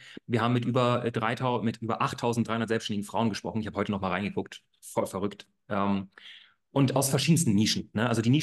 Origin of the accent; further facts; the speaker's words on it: Munich, Bavaria, Germany; moved away as an adult; now in Berlin, Germany; Ich komme ursprünglich aus München, wie es da auch steht. Ich bin Bayer. Ich bin damals vor knapp 8 Jahren nach Berlin hochgezogen, aufgrund von meinem Masterstudiengang International Management.